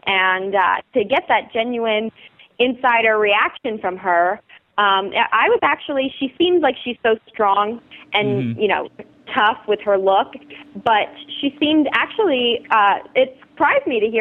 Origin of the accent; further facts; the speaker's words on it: New York, United States; I am a New Yorker myself, calling in from New York tonight